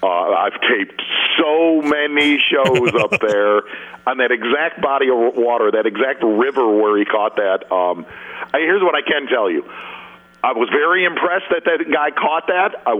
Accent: Chicago, Illinois, United States; I grew up in Chicago.

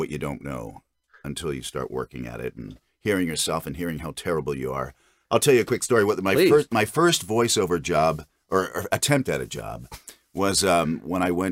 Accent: Philadelphia, Pennsylvania, United States; born there; also born or lived in Washington, D.C. / San Francisco; now in California, United States; Well, I'm from the East Coast, like so many of us. I was born in Philly, and my family still live back there in South Jersey.

